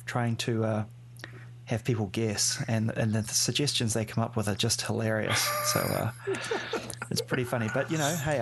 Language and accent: English; New Zealand; also born or lived in Papua New Guinea / United Kingdom; now in United States; I'm from New Zealand. I was sort of born there and grew up most of my life there. I spent a bit of time in Papua New Guinea as a kid, and I've traveled a bunch, lived in the UK a little bit, but I've lived in the States since 2007.